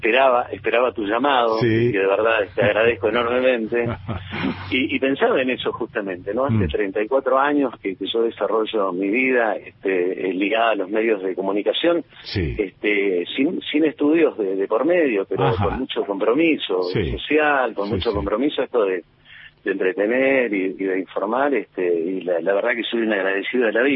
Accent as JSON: {"language": "Spanish", "town": "Caleta Olivia", "region": "Santa Cruz", "country": "Argentina", "tie": "born or raised there"}